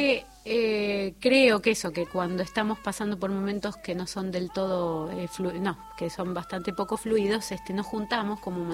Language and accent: Spanish; Buenos Aires Province, Argentina; que no soy del interior, sino que soy de provincia de Buenos Aires